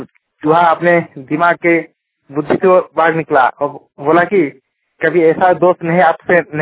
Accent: Jamtara, Jharkhand, India; मैं झारखंड के जामताड़ा जिला का रहने वाला हूँ।

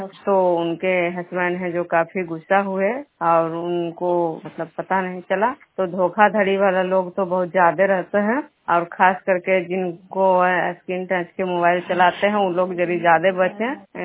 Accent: Bishnupur, Bihar, India; मैं बिष्णुपुर ग्राम खजरा पंचायत नालंदा जिला नगरनौसा प्रखंड की निवासी हूँ।

